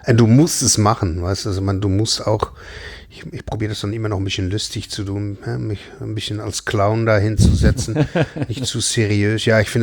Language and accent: German; Netherlands; German is a second language; ich komme natürlich aus Holland.